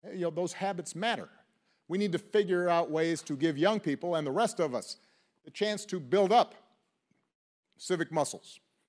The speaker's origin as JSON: {"language": "English", "town": "Chicago", "region": "Illinois", "country": "United States", "tie": "born or raised there", "said": "my hometown of Chicago"}